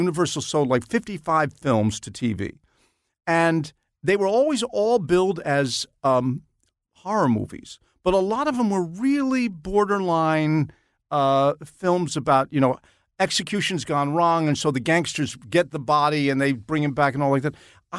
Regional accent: Nanuet, New York, United States; This is when I was growing up in Nanuet, New York.

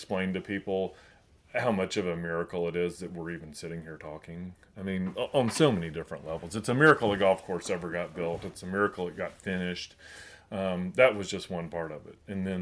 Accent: Chattanooga, Tennessee, United States; I mean, I grew up in Chattanooga. I'd never heard of it.

